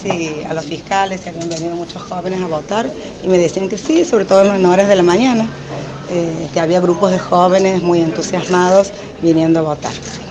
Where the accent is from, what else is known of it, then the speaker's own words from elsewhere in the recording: La Banda, Santiago del Estero, Argentina; la ciudad de La Banda, que es mi ciudad natal, donde he nacido, he vivido, me he criado y voy a morir siendo de bandeña.